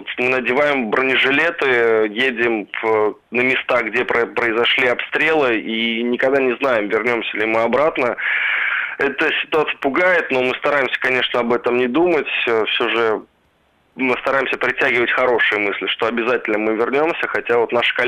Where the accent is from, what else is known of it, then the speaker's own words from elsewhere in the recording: Luhansk Oblast, Ukraine; я сам родом с Луганской области.